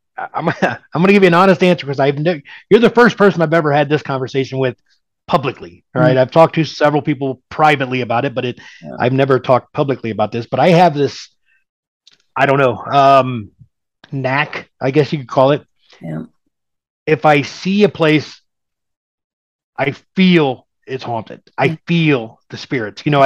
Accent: Ohio, United States; Yeah, I was born and raised in Ohio.

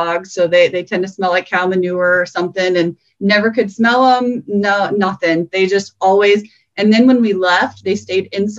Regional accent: Missouri, United States; I am from Missouri, about 80 miles north of St. Louis.

